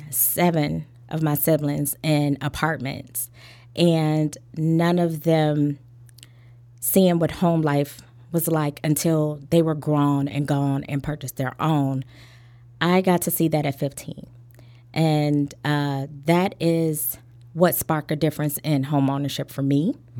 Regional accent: Inglewood, California, United States; Growing up in Inglewood, I would say it was different than what we see portrayed in the media. I grew up in Inglewood where it was very pretty.

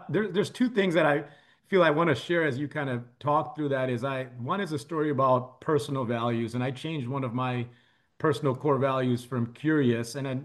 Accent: Chicago, Illinois, United States; And I'm from Chicago, so we have this Midwest nice that's about a lot of us, right?

